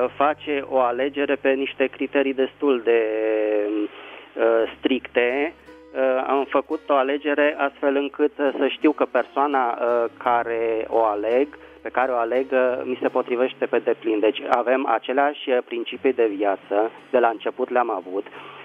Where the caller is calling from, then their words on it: Bucharest, Romania; din București.